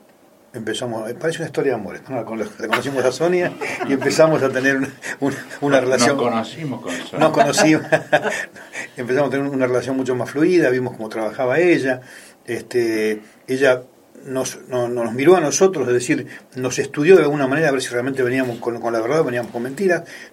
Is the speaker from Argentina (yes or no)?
yes; Argentina; Ahora, ¿qué somos, tontos los argentinos?